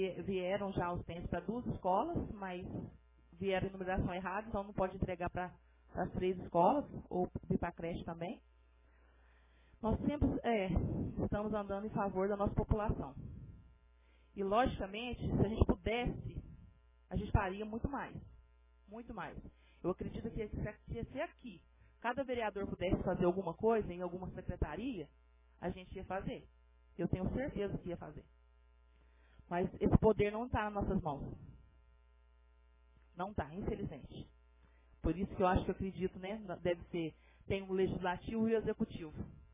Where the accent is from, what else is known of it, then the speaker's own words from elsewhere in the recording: Jaci, São Paulo, Brazil; E nós ainda, né, que somos de Jaci, temos que ter mais cuidado ainda.